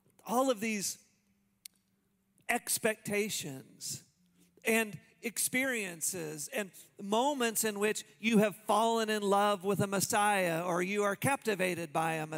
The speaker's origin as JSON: {"language": "English", "town": "Tulsa", "region": "Oklahoma", "country": "United States", "tie": "born or raised there", "said": "My dad was a pastor, we grew up in Tulsa, Oklahoma, and he worked at the same church for 40 years."}